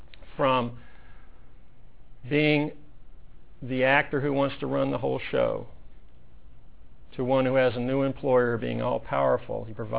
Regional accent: United States; You know, now I am very grateful I'm an American.

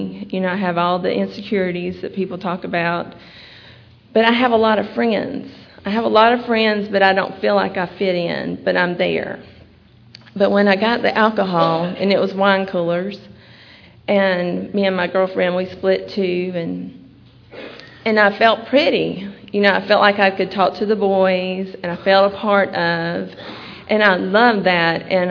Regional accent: United States; I was born and raised in Bullock County, small town out in the country, to a family that we went to church every time the church doors were open

